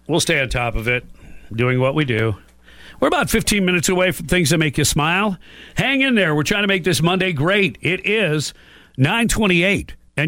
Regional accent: Detroit, Michigan, United States; The Bucks beat the Lions, and I was torn because I grew up in Detroit.

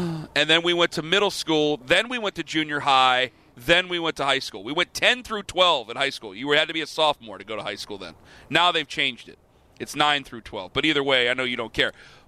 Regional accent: Cleveland, Ohio, United States; Now, listen, I'm from Cleveland

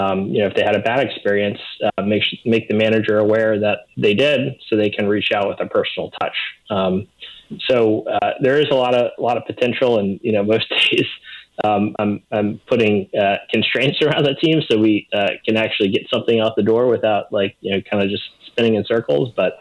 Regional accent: Louisiana, United States; You know, I'm born and raised in South Louisiana, so I'm partial there.

